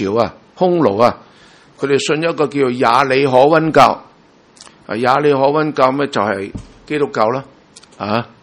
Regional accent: China; 我哋中國人過新年啊有大掃除㗎喎

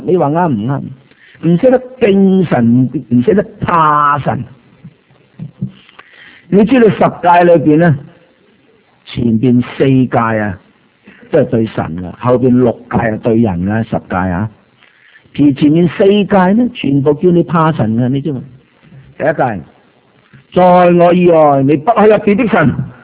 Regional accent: Guangdong, China; 喺我哋乡下。啊！我哋系四邑人四邑人，台山同恩平啊

